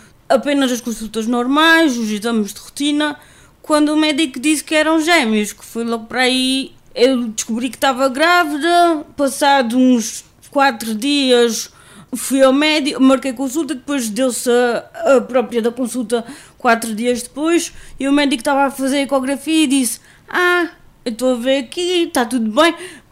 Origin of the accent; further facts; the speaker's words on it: Azores, Portugal; born there; Nasci no Faial, prematura.